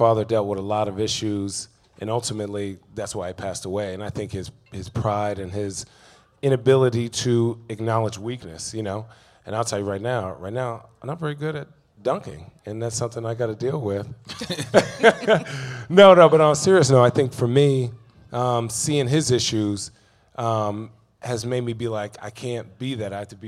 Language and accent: English; Chandler, Arizona, United States; I grew up in Chandler, Arizona, and during the summertime, both my parents worked, and I was on the AAU circuit.